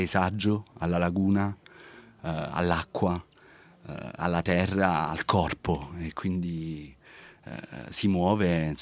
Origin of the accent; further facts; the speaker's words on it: Molise, Italy; anche perché io sono molisano